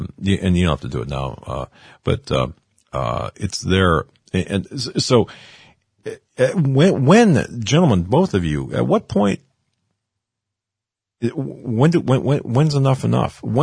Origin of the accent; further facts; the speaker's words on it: Pennsylvania, United States; Going to the petition before the Supreme Court, Pennsylvania, my home state here, where I'm broadcasting from.